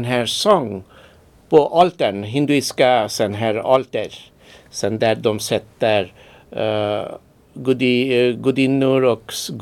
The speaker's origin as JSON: {"language": "Swedish", "country": "Bangladesh", "lives_now": "Sweden", "said": "Jag är från Bangladesh."}